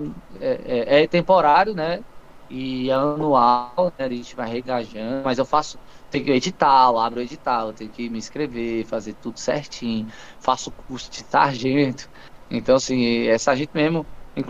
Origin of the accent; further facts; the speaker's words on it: Sobradinho, Federal District, Brazil; Sou de Sobradinho, nasci aqui.